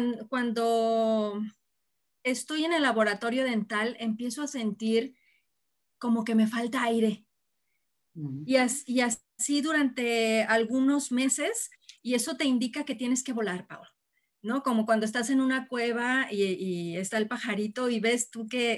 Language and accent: Spanish; Guadalajara, Jalisco, Mexico; Yo soy de aquí de Guadalajara y todo mi trabajo ha sido aquí en Jalisco.